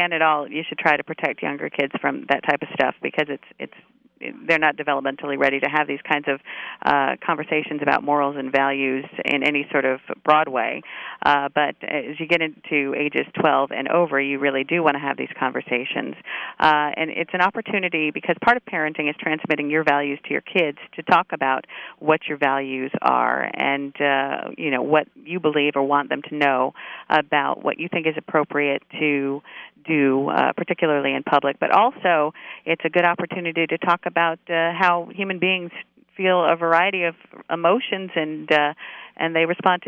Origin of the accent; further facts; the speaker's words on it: New York, United States; because particularly in New York, a lot of people, I'm a New Yorker, are going to still feel sad about this.